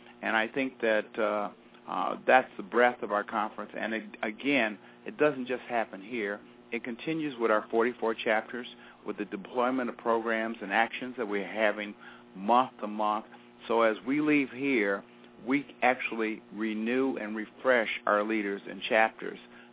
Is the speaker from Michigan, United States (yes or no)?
yes; Michigan, United States; Yes, I think growing up in the Metro Detroit area, spending time, as I tell people, in the basement